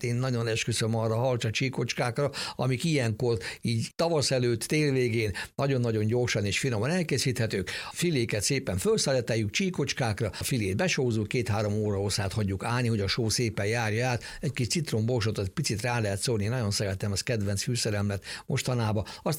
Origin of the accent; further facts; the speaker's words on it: Hungary; hiszen ebben németek, szlovének, osztrákok is, mi magyarok vagyunk, és mi csináljuk a genetikáját.